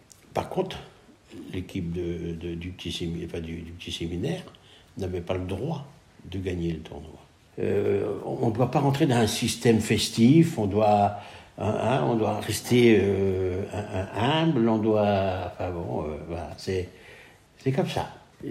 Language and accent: French; Domloup, Brittany, France; je suis né à Donloup le 6 septembre 1947. Voilà, je suis resté toujours à Donloup, j'ai 76 ans aujourd'hui.